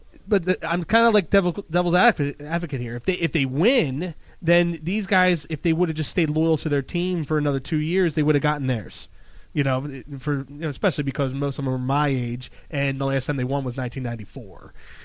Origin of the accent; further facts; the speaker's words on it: Williamstown, New Jersey, United States; Williamstown. Yeah, Jersey. My hometown.